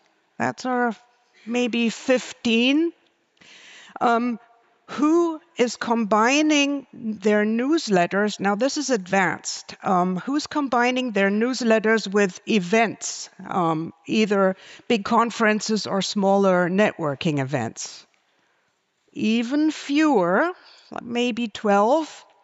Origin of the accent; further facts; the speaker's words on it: Germany; English is a second language; now in United States; I got permission to speak English, even though I'm German, but I'm also American. I live in the US.